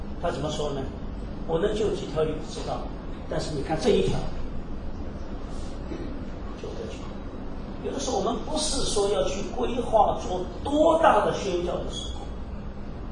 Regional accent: Shanghai, China; 因为我自己的家庭，我上海人，我们世家就是做生意的嘛

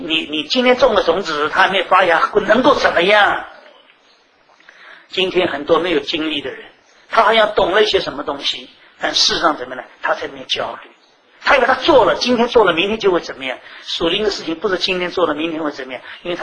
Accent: China; 今天我们中国人常讲嘛，种瓜得瓜，种豆得豆

